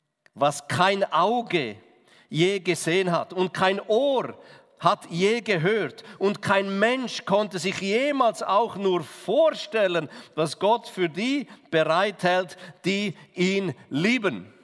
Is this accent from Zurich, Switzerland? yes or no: no; Graubünden, Switzerland; bin ich aufgewachsen im Kanton Graubünden, im Engadin, Ober- und Unterengadin. Das ist ganz im Osten, quasi im Balkan vor Schweiz. Dort, wo hinter den sieben Bergen eben.